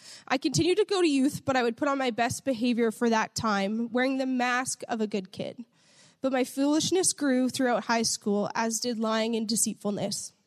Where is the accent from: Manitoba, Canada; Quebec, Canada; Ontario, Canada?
Ontario, Canada; Windsor; My husband is Carmine, and we are from Windsor, Ontario, Canada. So technically, I'm your international wife for the night.